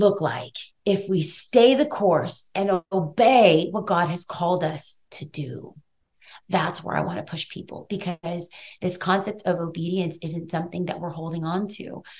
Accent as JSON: {"language": "English", "town": "East Los Angeles", "region": "California", "country": "United States", "tie": "born or raised there", "said": "So I grew up in East Los Angeles, California. I have like a very different upbringing, like I kind of mentioned before."}